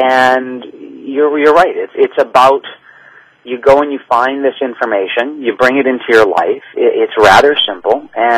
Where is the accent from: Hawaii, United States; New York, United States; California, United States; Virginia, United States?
Hawaii, United States; But I grew up in Hawaii, so, I mean, they had Hawaii 5-0, Magnum P.I.